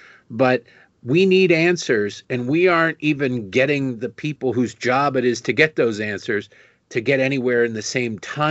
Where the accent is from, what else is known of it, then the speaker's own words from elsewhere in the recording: Detroit, Michigan, United States; also born or lived in Baltimore; And I grew up in Detroit and I lived in Baltimore and I've seen corruption.